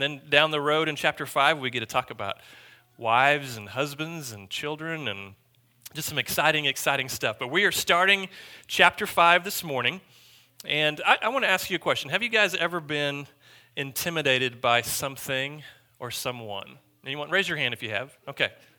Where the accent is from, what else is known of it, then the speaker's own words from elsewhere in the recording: Choctaw, Oklahoma, United States; Now, I grew up in Choctaw, and let me tell you, Choctaw was not known for their tennis players, okay? It was not really a tennis town.